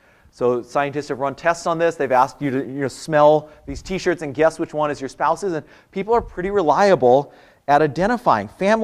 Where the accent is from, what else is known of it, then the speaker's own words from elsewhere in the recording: Whidbey Island, Washington, United States; When I was growing up on Whidbey, there was a shop called the Christmas House that sold Christmas decorations year-round.